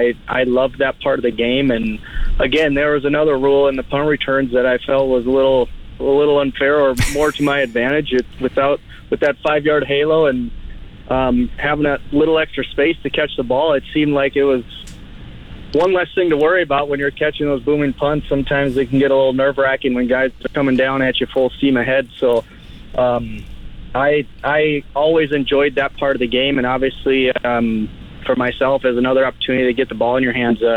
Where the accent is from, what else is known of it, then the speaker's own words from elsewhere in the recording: Bismarck, North Dakota, United States; somewhere just outside of Bismarck, North Dakota. I got a few miles to go yet to get home. That's where my hometown is and where I'm living nowadays.